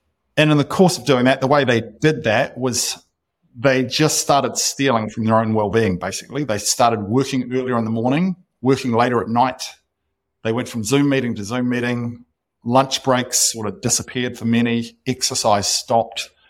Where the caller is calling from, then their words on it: Nelson, New Zealand; also born or lived in United States; I'm calling in from Nelson, New Zealand. I lived the last 10 years in the United States